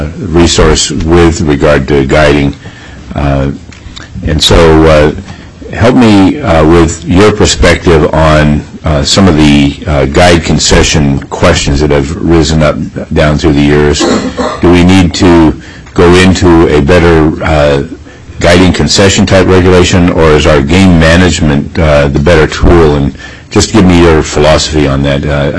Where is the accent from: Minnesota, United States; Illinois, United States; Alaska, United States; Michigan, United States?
Alaska, United States; Nenana; in my hometown, Nenana, they're not a big fan of taking out the females